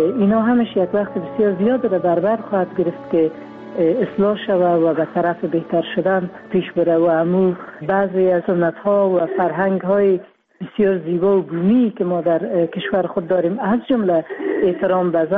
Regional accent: Afghanistan; در افغانستان ما اول افغان هستیم بعد از مسلمان هستیم.

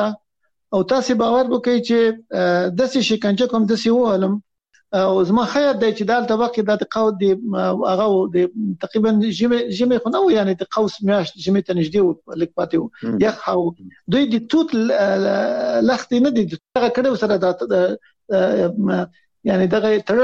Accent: Afghanistan; also born or lived in Islamabad, Pakistan

